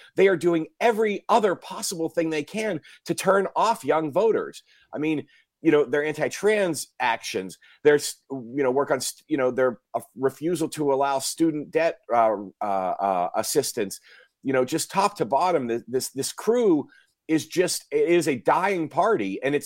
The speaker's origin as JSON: {"language": "English", "region": "Wisconsin", "country": "United States", "said": "And I'm from Dane County, where we just seem to, you know, we seem to be breeding vote"}